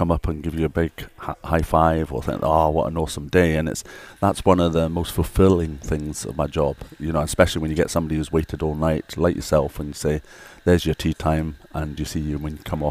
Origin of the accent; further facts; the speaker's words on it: Bahrain; moved away; I was brought up in the Middle East and played golf at a place called Awali Golf Club in Bahrain, and it was a desert course.